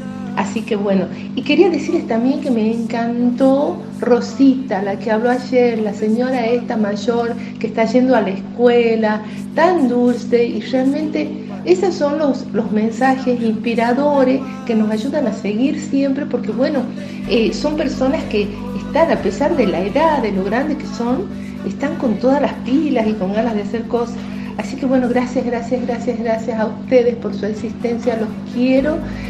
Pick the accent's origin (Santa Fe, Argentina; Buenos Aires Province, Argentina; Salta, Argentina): Salta, Argentina; Yo soy de Salta